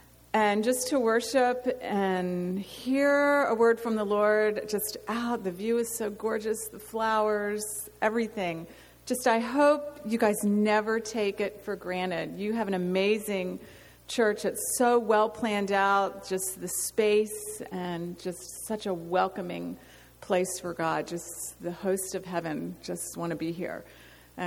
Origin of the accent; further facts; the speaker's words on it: Virginia, United States; also born or lived in overseas / Atlanta, Georgia; You know, I'm from the East Coast, from Virginia, and we've lived overseas the majority of our married life. We've been in Atlanta, Georgia, the last 3 years.